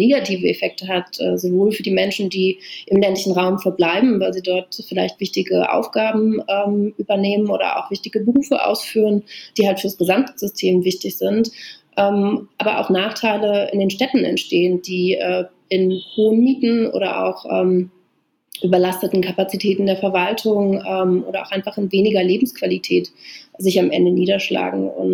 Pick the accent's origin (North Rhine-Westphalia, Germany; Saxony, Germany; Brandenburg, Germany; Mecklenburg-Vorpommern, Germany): Brandenburg, Germany; moved away as an adult; also born or lived in Berlin; now in Brussels, Belgium; Also ich bin halt in Brandenburg geboren und aufgewachsen, in so einem 500-Seelen-Ort. Und ich bin halt eigentlich erst zur Mitte meines Studiums nach Berlin gezogen